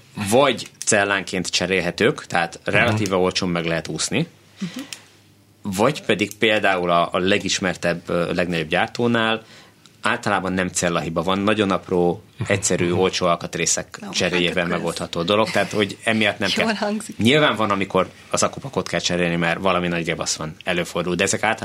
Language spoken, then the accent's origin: Hungarian; Hódmezővásárhely, Csongrád-Csanád, Hungary; én Hódmezővásárhelyi vagyok, azt ott gyártották